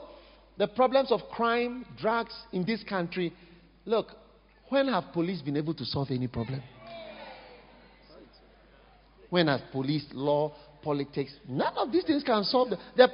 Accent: South Africa; Because I'm South African.

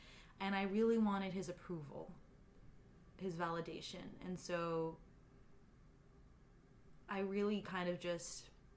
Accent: Brampton, Ontario, Canada; I had a lot of self-hate being a brown person growing up in Brampton because we were the majority.

